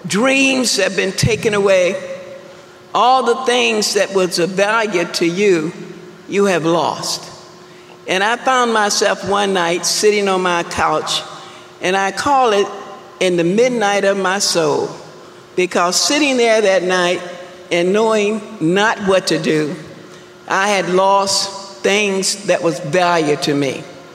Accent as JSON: {"language": "English", "town": "Las Vegas", "region": "Nevada", "country": "United States", "said": "But I'm from Las Vegas, Nevada."}